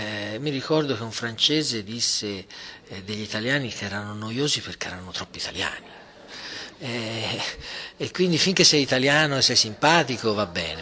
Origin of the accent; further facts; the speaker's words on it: Prato, Tuscany, Italy; e poi io vengo da Prato, dei cinesi non posso più.